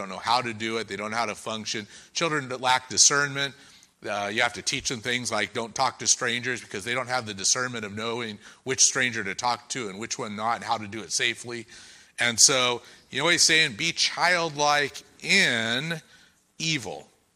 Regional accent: United States; born or raised there

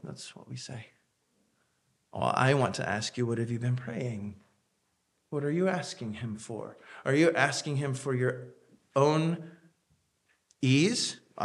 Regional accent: Tennessee, United States; I'm from Tennessee. We do wear shoes.

